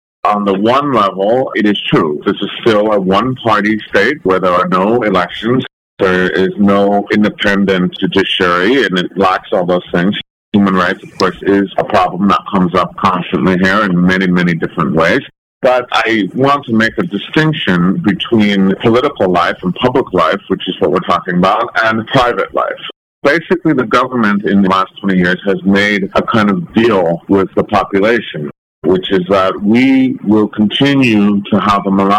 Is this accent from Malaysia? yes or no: no; United States; born there; As I said, I was born in the United States, but everyone before me had been born in this one very small village.